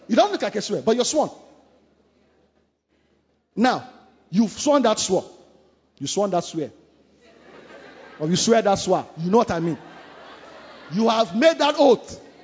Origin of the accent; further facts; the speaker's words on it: Ikorodu, Lagos, Nigeria; I grew up in Ikorodu, so those were the local schools.